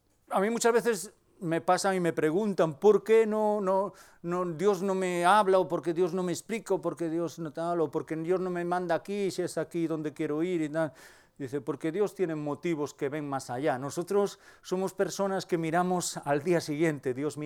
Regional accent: Muros, Galicia, Spain; yo soy de Muros

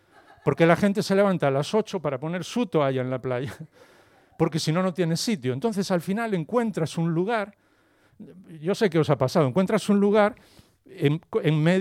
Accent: Galicia, Spain; yo soy gallego, ya sabéis, entonces me gusta preguntar todo

